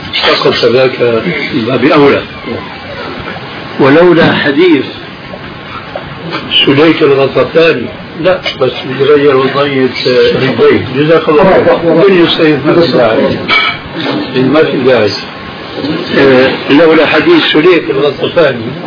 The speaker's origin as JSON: {"language": "Arabic", "country": "Syria", "said": "لكن كما يقول عندنا في الشام"}